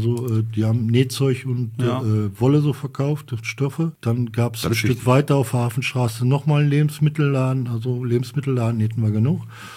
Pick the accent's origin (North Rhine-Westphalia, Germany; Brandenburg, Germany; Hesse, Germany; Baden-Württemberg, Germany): North Rhine-Westphalia, Germany; Ebel; born there; Ich bin in Ebel geboren.